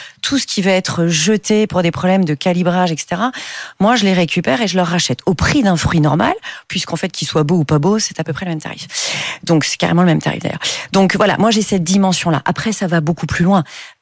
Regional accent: Paris, Île-de-France, France; now in South of France, France; moi, du coup, je suis de Paris, mais je suis descendue vivre dans le Sud, qui est la première région fruitière de France

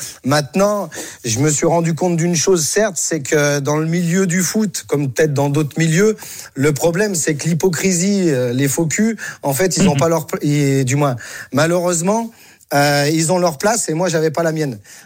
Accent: Auvergne-Rhône-Alpes, France; Donc, le souci, c'est que moi, je suis savoyard.

